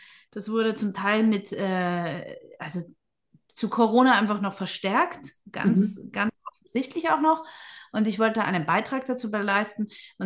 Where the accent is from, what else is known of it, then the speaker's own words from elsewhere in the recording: Vienna, Austria; born there; ich bin gebürtige Wiener